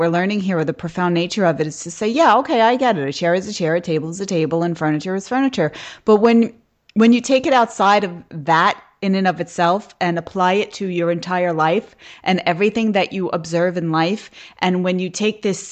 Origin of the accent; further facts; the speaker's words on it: Brooklyn, New York, United States; I lived pretty close to, I grew up in Brooklyn, and I lived pretty close to the school building.